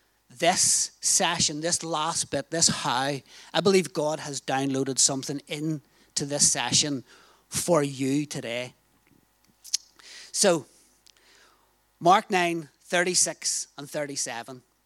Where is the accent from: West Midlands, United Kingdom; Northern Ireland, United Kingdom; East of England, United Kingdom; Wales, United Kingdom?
Northern Ireland, United Kingdom; Now, I hope my accent, some people call it a towel. In Northern Ireland, we call it a towel.